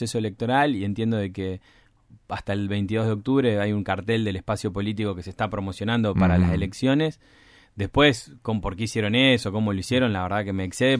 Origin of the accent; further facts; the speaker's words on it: Tierra del Fuego, Argentina; la gente se da cuenta que somos fueguinos, que vivimos acá